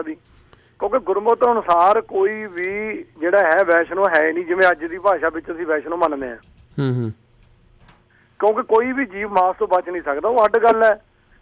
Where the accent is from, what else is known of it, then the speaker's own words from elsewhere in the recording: Mandi Gobindgarh, Punjab, India; ਮੈਂ ਮੰਡੀ ਗੋਬਿੰਦਗੜ੍ਹ ਹੈ ਜੀ, ਜ਼ਿਲ੍ਹਾ ਫਤਿਹਗੜ੍ਹ ਸਾਹਿਬ ਦੇ ਵਿੱਚ।